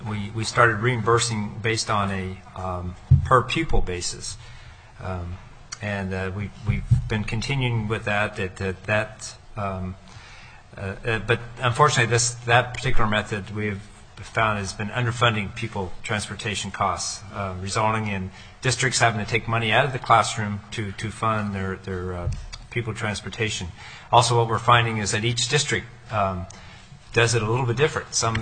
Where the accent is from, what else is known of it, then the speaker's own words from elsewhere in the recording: Anchorage, Alaska, United States; For the record … from Southeast Anchorage.